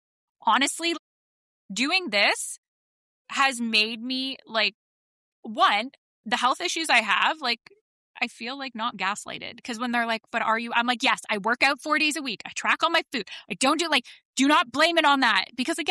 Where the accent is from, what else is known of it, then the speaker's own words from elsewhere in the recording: Canada; Like, she's my American twin. I'm her Canadian twin.